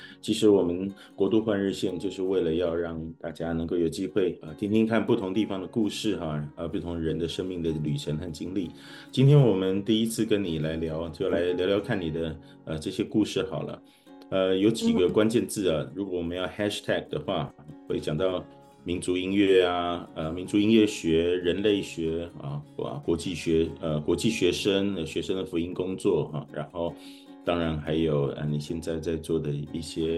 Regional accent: Taipei, Taiwan; 我是在台北的聚会处长大的孩子

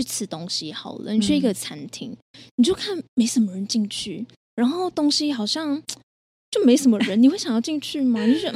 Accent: Malaysia; now in Taiwan; 因为我本身是马来西亚人

